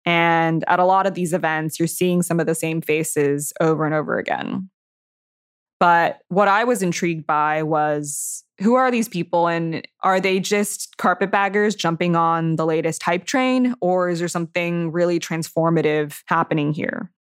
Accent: California, United States; now in Greenwich, United States; I'm a writer based in Greenwich, Connecticut. I've been around technology basically my whole life. I grew up in Silicon Valley.

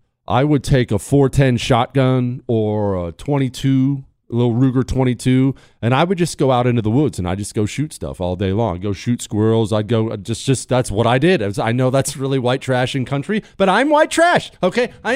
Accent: Steubenville, Ohio, United States; I was born and raised in Ohio Valley, 40 minutes south of Steubenville. That's where I was born, Steubenville, Ohio. Left for years, joined the Army. Wife and I came back, started a family.

